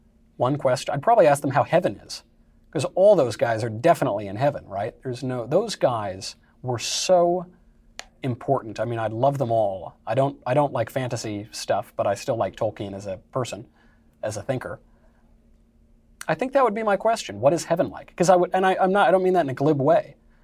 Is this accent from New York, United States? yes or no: yes; New York, United States; I like Donald Trump. I'm from New York.